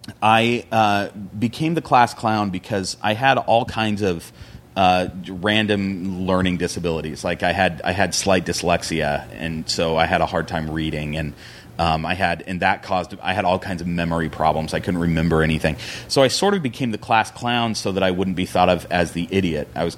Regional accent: Spokane, Washington, United States; now in Los Angeles, United States; I grew up in Spokane, Washington. And back to the other thing, I've been here about 6 years, maybe 7 years is really how long I've been in L.A. But I grew up in Spokane, Washington.

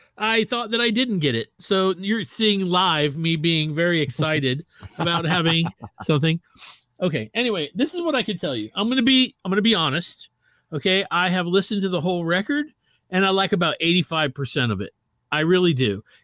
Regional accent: Atlanta, Georgia, United States; Although I'm from Atlanta and we don't drink Coke here anymore.

